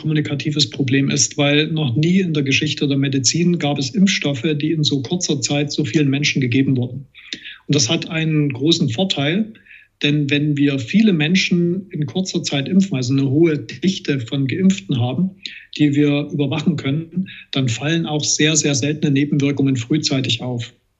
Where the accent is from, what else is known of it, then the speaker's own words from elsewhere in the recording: Plauen, Saxony, Germany; Ich selbst bin ja gebürtiger Plauner und der Vogtlandkreis war in der dritten Welle extrem betroffen.